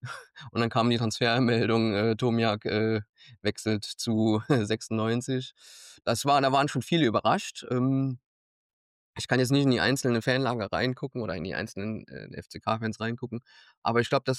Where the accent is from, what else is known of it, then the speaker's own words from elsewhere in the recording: Trier, Rhineland-Palatinate, Germany; Aber ich komme aus Trier, hier aus der Nähe von Trier.